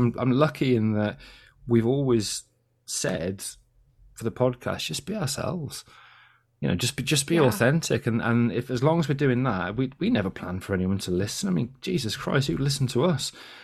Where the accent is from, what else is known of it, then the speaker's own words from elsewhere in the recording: Kidderminster, West Midlands, United Kingdom; So I'm from Kidderminster. Now, Kidderminster has a worse accent than Birmingham.